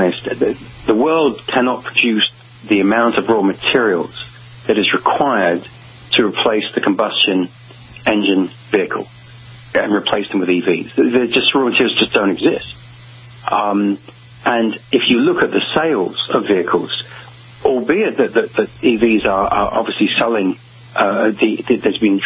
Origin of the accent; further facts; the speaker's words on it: England, United Kingdom; And as an Englishman, I've always had a soft spot for 12-cylinder.